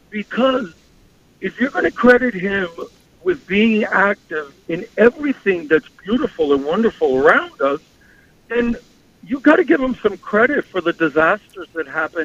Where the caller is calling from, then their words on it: Jersey City, New Jersey, United States; I'm calling from Jersey City.